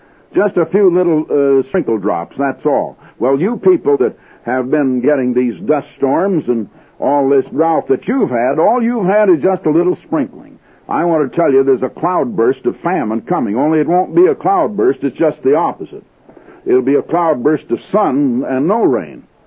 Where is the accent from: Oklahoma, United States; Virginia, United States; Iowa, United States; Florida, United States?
Iowa, United States; Des Moines; I was born and raised back in Des Moines, Iowa, and I was back there when the Drake relays were started